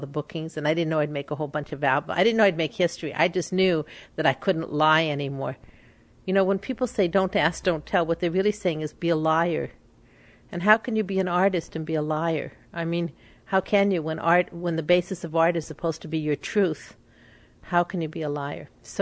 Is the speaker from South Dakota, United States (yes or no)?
no; Hollywood, California, United States; I was from Hollywood